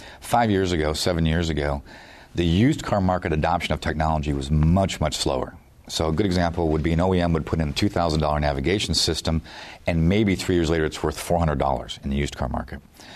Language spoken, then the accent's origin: English; Detroit, Michigan, United States; You know, growing up in Detroit, right?